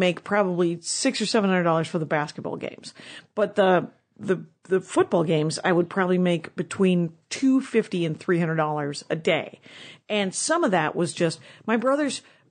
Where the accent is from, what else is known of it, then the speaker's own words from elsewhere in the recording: Mosinee, Wisconsin, United States; I grew up in Mosinee, which is a paper town up north of.